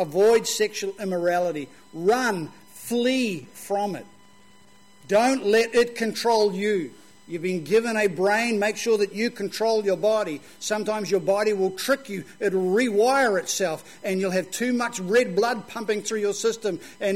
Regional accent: New Zealand; I said, well, I'm from New Zealand. What's a peep?

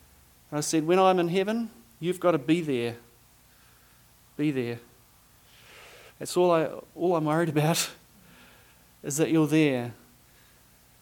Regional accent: Papua New Guinea; born there; I was born in Papua New Guinea in a mission station called Angugunak.

